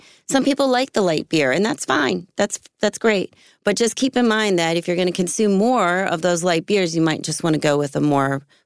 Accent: Philadelphia, Pennsylvania, United States; Well, I grew up in Philly area when I was younger.

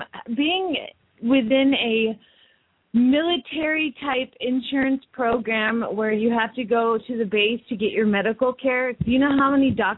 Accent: Phoenix, Arizona, United States; from Phoenix, Arizona

